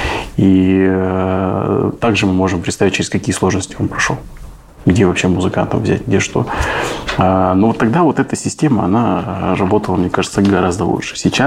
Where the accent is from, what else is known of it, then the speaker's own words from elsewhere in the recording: Novosibirsk, Novosibirsk Oblast, Russia; Новосибирск, конечно, мой родной город.